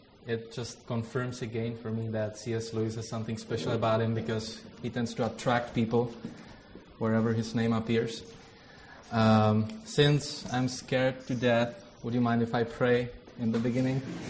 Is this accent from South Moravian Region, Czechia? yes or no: no; Prague, Czechia; English is a second language; So I come from Prague.